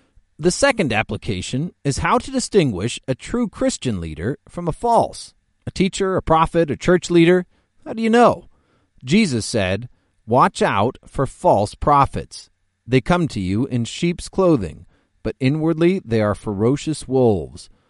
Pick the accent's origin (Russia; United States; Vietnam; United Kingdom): United States; As an American, I grow a little concerned about the unending grumbling about our national leaders.